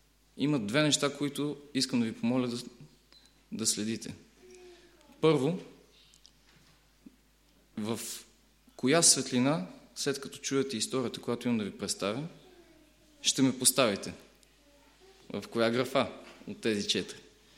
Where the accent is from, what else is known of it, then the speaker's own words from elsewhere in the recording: Sofia, Sofia City, Bulgaria; като адвентисти много често и аз самия и моята църква, аз съм от София, там съм израснал, там съм роден